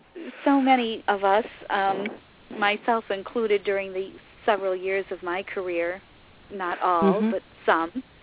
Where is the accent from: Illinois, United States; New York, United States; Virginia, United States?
New York, United States; Syracuse; Sister, I grew up on Jasper Street in Syracuse, New York, which there was a church right along, very near my street, right on Park Street, called Holy Trinity.